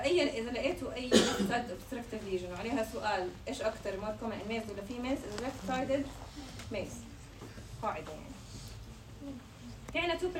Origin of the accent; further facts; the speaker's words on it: Jordan; احنا عندنا بالاردن ما بنعمل له عمليات